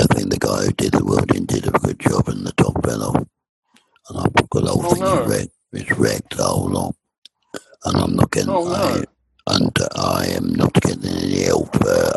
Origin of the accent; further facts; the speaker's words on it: England, United Kingdom; moved away as an adult; now in Ireland; It's because I am an outsider, because I come from England.